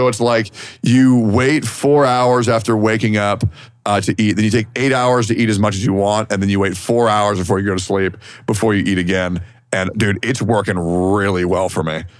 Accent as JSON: {"language": "English", "region": "the South", "country": "United States", "said": "There's also this game that I'm really fucking good at because I'm from the South. I'm a little bit of a redneck myself."}